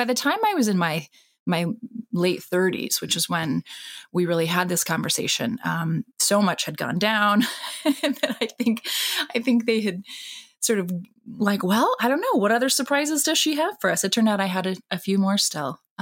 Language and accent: English; Japan; My parents are actually Christian missionaries. So wow. I grew up in Japan, steeped in religion.